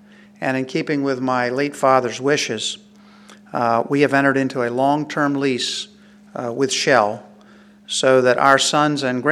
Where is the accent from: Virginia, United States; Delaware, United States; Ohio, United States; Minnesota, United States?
Delaware, United States; First of all, I was born and raised in Sussex County, and I graduated from Rehoboth High School, so you can kind of age date me, I suppose.